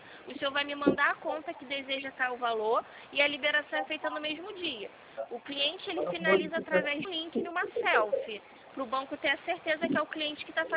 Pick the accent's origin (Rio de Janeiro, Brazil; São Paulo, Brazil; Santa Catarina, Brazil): Rio de Janeiro, Brazil; Sim, sou do Rio.